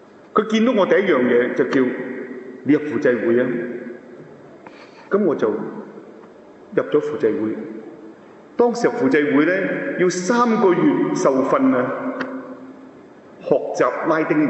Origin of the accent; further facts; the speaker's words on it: China; 其實我哋好多時候都有感覺，我係中國人，我細個時候接觸咧冚唪唥咧。